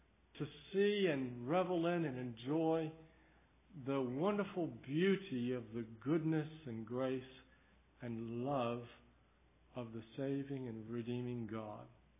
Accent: the South, United States; accent: Southern; I'm from the South, and in the South we have some strange ways of talking. When I come back to the States, my Southern accent gradually comes back to me.

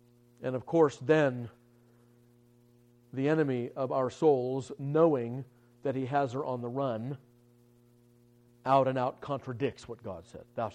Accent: California, United States; Growing up in Southern California as we did, we would hike around in the mountains, in the hills up above the city

